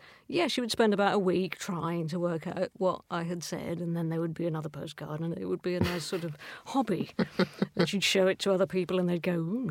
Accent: Scotland, United Kingdom; as a Scottish person, you're just going, oh, my God

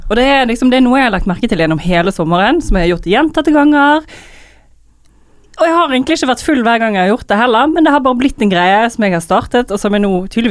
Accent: Bergen, Vestland, Norway; altså jeg gjorde det hjemme I Bergen

